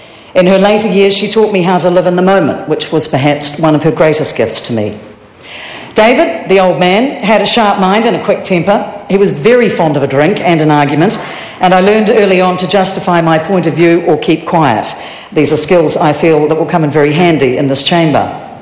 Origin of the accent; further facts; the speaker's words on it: Wellington, New Zealand; as the crow flies, I haven't come very far at all, about half a kilometre really from where I was born in Tinakori Road.